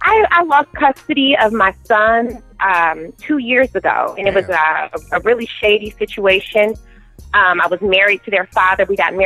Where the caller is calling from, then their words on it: Michigan, United States; I'm calling from Michigan.